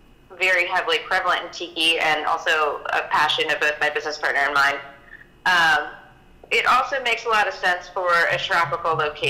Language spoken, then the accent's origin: English; Maryland, United States; moved away as an adult; now in San Francisco, United States; Well, I am originally from Maryland, and I've been working in the restaurant industry since I was 14 years old, which is well over half my life now. And I moved out to San Francisco when I was about 22, 23.